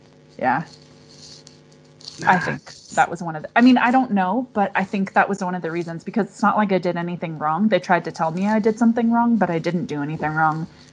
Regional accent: California, United States; moved away; Well, I guess it depends where you come from, too, because I'm from California, which is quite progressive.

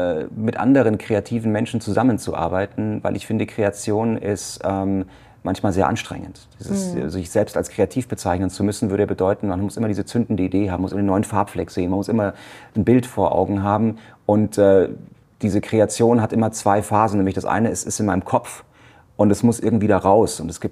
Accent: Munich, Bavaria, Germany; Und was machen wir so? Gebürtiger Münchner hier, also um die Ecke wohne ich.

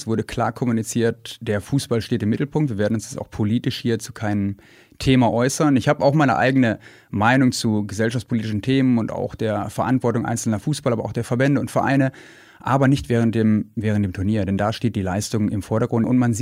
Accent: Germany; wir sind Deutsche.

